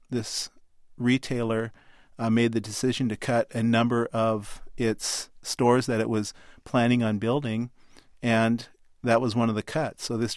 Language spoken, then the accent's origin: English; Washington, United States; Yes, I am. I am from Washington, and the Seahawks are going to be the next Super Bowl winners.